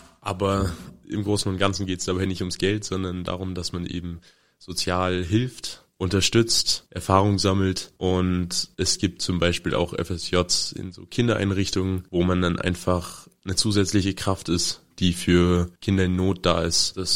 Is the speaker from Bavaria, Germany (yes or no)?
no; Alpirsbach, Baden-Württemberg, Germany; Eigentlich komme ich aus Alpersbach, eine andere Stadt, auch mit Bier.